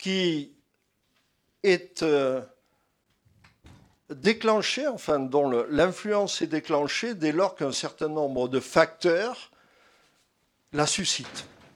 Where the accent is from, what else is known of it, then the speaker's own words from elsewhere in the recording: Bordeaux, Nouvelle-Aquitaine, France; je suis bordelais, franc-maçon.